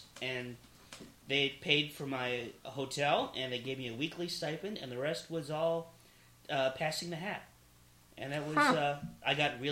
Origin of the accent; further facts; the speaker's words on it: Plymouth, Michigan, United States; I've done it in Chicago, Cincinnati, Detroit, which is near my hometown of Plymouth, Michigan.